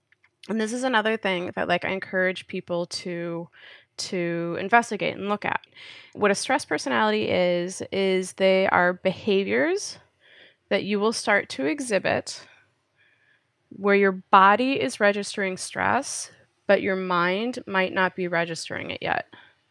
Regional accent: Minnesota, United States; I'm from Minnesota, like I'm a Midwest girl, and you know, we have casserole.

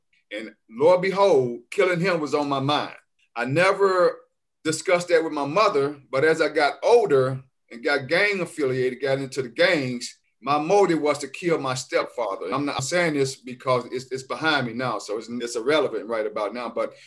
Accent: Memphis, Tennessee, United States; First and foremost, I am a Memphis native. I was born in Memphis, Tennessee, in Shelby County.

